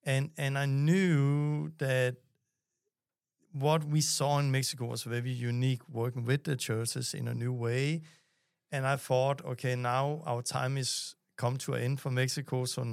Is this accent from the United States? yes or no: no; Denmark; I'm Danish. Yeah, come on. No, but it's your story. I'm from Denmark born.